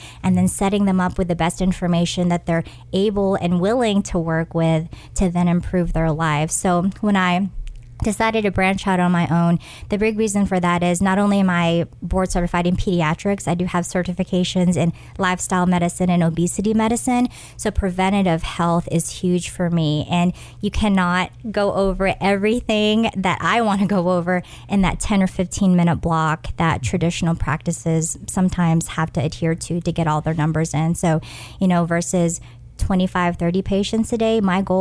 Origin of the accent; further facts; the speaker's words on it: Cookeville, Tennessee, United States; also born or lived in Philippines; So I am a homegrown Tennessean. I was born in the Philippines, but I've been in the South essentially since I was 6 years old. I grew up in Cookeville, Tennessee, went to Tennessee Tech where I got my biochemistry degree.